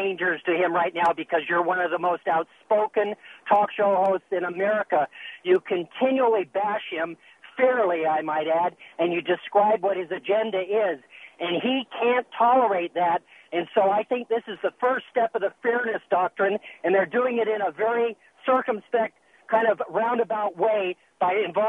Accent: England, United Kingdom; born there; I was born in England, and it's disgraceful.

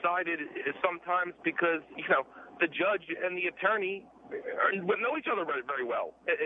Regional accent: New York, United States; graduated from a law school in New York, was born and raised in New York

